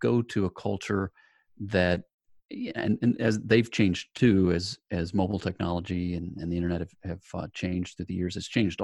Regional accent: United States; Okay, so as an American, I can tell you

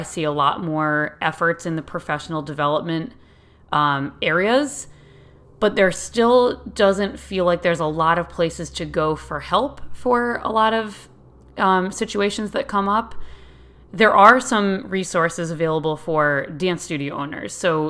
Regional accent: New England, United States; So, like I said … I'm a TCRG from New England.

